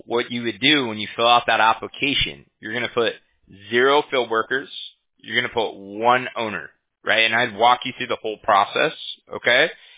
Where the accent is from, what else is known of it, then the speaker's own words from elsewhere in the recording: California, United States; I actually wasn't even aware of all this because I'm from California, right?